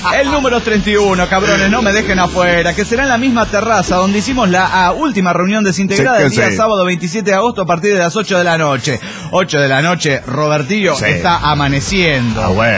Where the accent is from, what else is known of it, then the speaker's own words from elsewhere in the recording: Neuquén, Argentina; Aunque somos de Neuquén, no conocíamos la nieve.